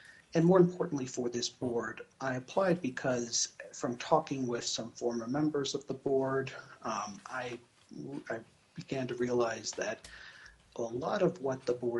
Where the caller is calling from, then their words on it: Nairobi, Kenya; I live in Anchorage. I am calling in from Nairobi, Kenya.